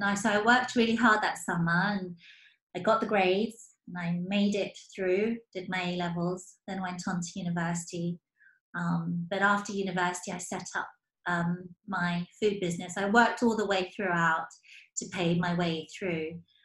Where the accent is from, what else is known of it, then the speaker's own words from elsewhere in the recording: South Africa; now in London, United Kingdom; So yeah, it was really fun times in South Africa. But then we moved from South Africa in 1989 to move to London. And this time we didn't end up in a farm, but we ended up in North London.